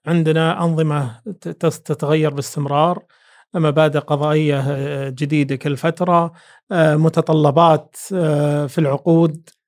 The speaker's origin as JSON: {"language": "Arabic", "country": "Saudi Arabia", "said": "ولذلك عندنا في السعودية نزلت تطبيقات كثيرة"}